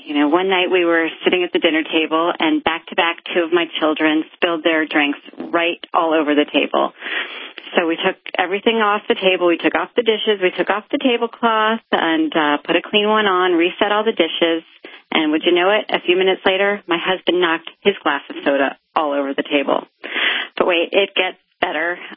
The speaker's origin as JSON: {"language": "English", "town": "Washington", "region": "District of Columbia", "country": "United States", "tie": "born or raised there", "lives_now": "New York, United States", "said": "I grew up in the Washington, D.C. area and have been living just outside New York City for about the past 16 years."}